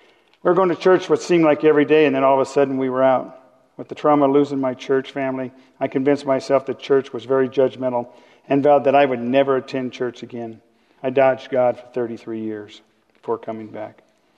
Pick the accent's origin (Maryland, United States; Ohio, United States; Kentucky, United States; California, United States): California, United States; Monrovia; born there; I was born in Monrovia, California, to two very hard-working parents.